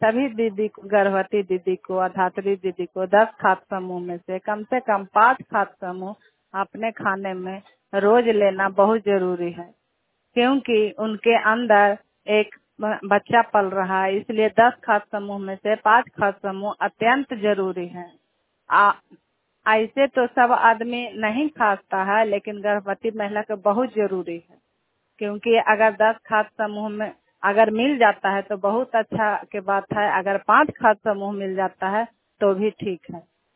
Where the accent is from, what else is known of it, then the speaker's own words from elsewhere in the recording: Hisua, Bihar, India; हम हिसुआ प्रखंड से हैं।